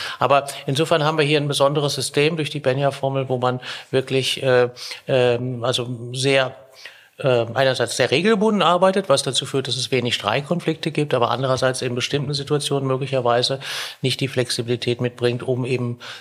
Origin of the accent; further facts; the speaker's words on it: Germany; now in Austria; Also die Lebensqualität ist natürlich, wie viele ÖsterreicherInnen auch wissen, eben sehr hoch.